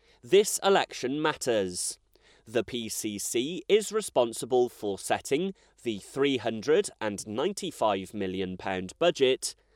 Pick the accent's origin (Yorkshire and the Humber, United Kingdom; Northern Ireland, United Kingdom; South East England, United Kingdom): South East England, United Kingdom; Ticehurst; I grew up and live in Ticehurst. I went to local state schools and read philosophy and theology at Oxford.